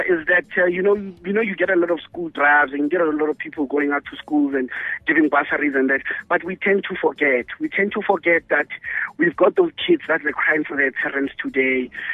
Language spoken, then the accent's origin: English; Randfontein, Gauteng, South Africa; I was born and raised in Mohaking Randfontein, stayed in Tembisa, stayed in Mshuzi, Middleburg. I went to school at Palma Senior Secondary School